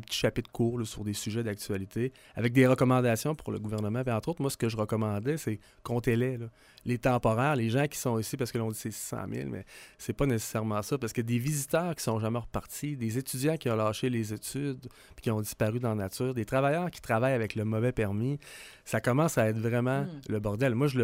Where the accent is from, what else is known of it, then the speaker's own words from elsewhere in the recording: Cameroon; now in Canada; Je viens du Cameroun, c'est un vrai cas. Et là, finalement, ben, je suis atterri directement au Québec